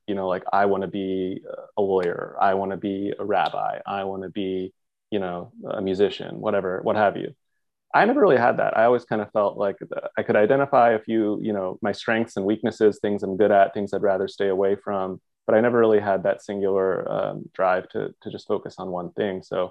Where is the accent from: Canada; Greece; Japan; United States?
Japan; I was pretty much learning English and Japanese simultaneously growing up in Japan, being born there.